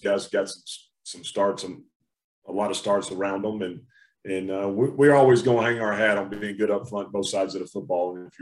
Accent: Augusta, Georgia, United States; I love Atlanta. I mean, I grew up right outside of Augusta, so I've been running up 75 and 20 my whole life.

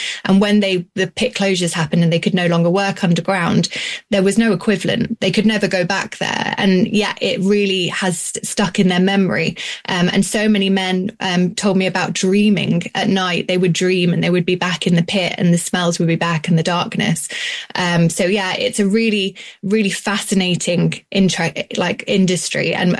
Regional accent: Yorkshire and the Humber, United Kingdom; born there; So I was born in South Yorkshire less than a year after the end of the miners' strike.

